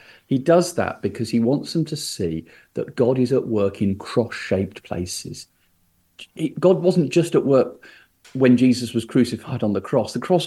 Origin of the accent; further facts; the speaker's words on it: South East England, United Kingdom; I grew up in Sussex in the south of England. I went to church as a child